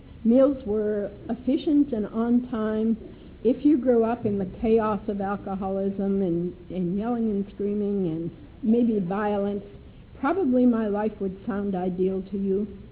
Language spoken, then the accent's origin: English; New England, United States; also born or lived in Turkey; I grew up in New England. New England is not a place, it's a state of mind and a set of rules.